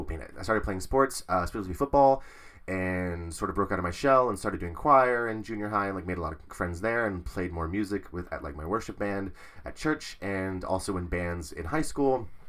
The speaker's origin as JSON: {"language": "English", "town": "Canyon", "region": "Texas", "country": "United States", "tie": "born or raised there", "also_born_or_lived": "Ames, Iowa / New Mexico", "said": "Okay, so I was born in Ames, Iowa, and then we moved to New Mexico where my little sister was born, and then we moved to Canyon, Texas"}